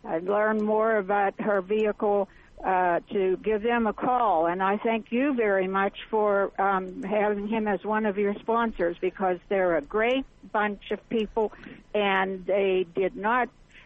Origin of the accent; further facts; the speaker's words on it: Pittsburgh, Pennsylvania, United States; I'm a snowbird from Pittsburgh, Pennsylvania. Been driving myself out here to Surprise, Arizona from Pittsburgh for 15 years.